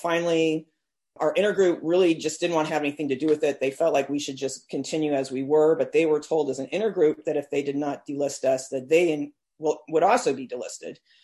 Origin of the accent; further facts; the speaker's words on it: California, United States; And I'm from the San Francisco Bay Area. I worked at UC Berkeley.